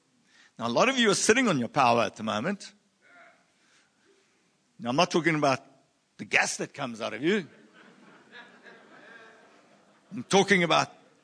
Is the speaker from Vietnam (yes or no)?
no; South Africa; We are South African.